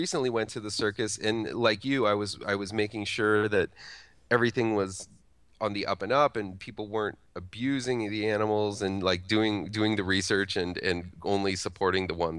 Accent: Lima, Ohio, United States; There's also, it's set in my hometown of Lima, Ohio, which was just a little kind of like callback to there.

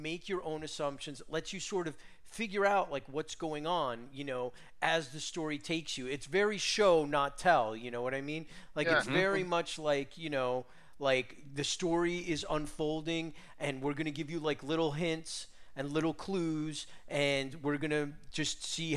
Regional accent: New York City, New York, United States; Yeah, it's not the Hell's Kitchen that it was like when I grew up like around New York.

